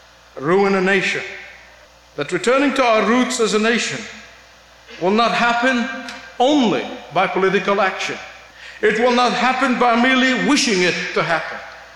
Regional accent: Egypt; I knew more about American history and the Christian foundation of this nation growing up in Egypt as a persecuted Christian minority than most kids in American schools.

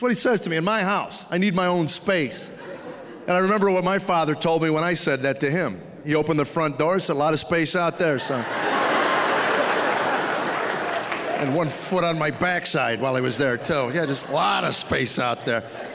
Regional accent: United States; Yeah, I grew up in America before the lawyers took over.

